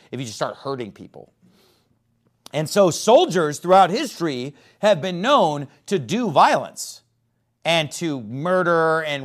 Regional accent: United States; But I'm still just aware of it growing up in America.

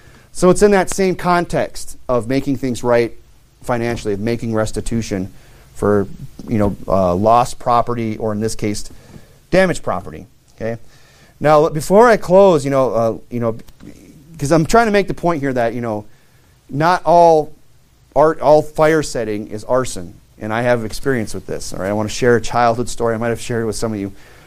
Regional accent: Rapid City, South Dakota, United States; I grew up in Rapid City, South Dakota, we had Horseman Elementary School.

